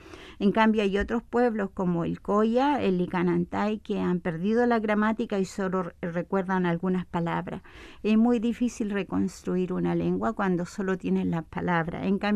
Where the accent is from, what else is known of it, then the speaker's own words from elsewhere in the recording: Chile; también de todos los chilenos que integramos este proceso de escritura de la nueva constitución